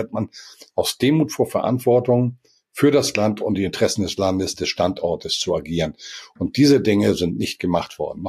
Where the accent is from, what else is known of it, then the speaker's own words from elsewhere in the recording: Hamburg, Germany; Wir sind beides Hamburger, war mal Hamburger Bürgermeister, ich bin gebürtiger Hamburger sogar.